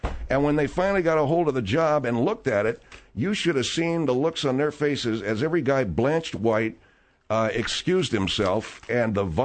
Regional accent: Arcadia, California, United States; You know, I grew up in Arcadia, California. It's about 13 miles northeast of L.A., downtown L.A.

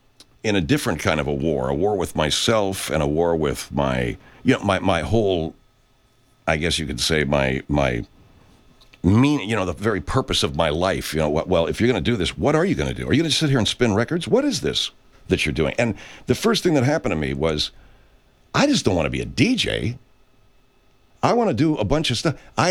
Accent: Arcadia, California, United States; They were located in the Huntington Sheraton Hotel, which was near where I grew up, Arcadia, California.

